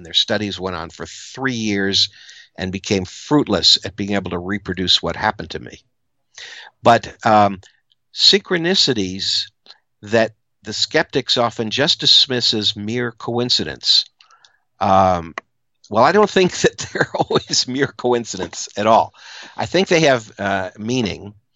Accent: Maryland, United States; when I was a boy growing up in Maryland and wanted to be a filmmaker, I was reading Fari's Monster magazine and I was making amateur monster movies.

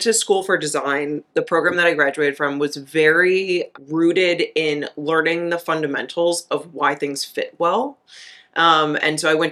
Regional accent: Chicago, Illinois, United States; I grew up in Chicago.

